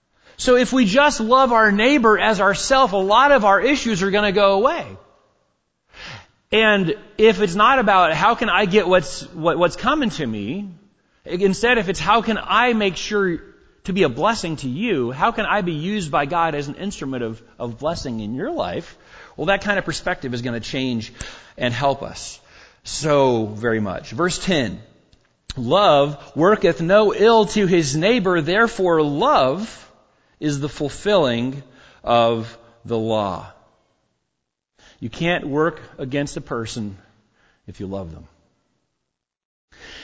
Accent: Arkansas, United States; I'm from Arkansas, so it takes me a little bit of time to remember how to spell things.

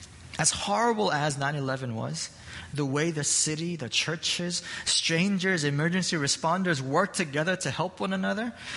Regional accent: New York, United States; being a New Yorker of that time, a lot of us, we remember exactly where we were

